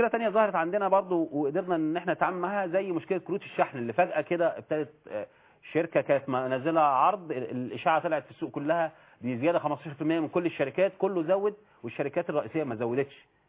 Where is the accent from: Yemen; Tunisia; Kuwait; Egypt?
Egypt